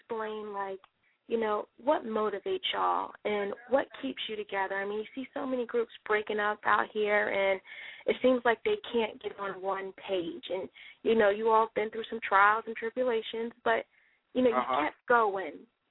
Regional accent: Columbia, South Carolina, United States; I'm from Columbia, South Carolina.

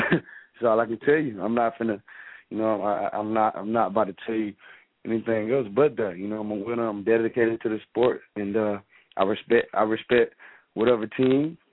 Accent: Valdosta, Georgia, United States; I'm from Valdosta. I can give you a spot down right there, but it won't be the spot wherever you think.

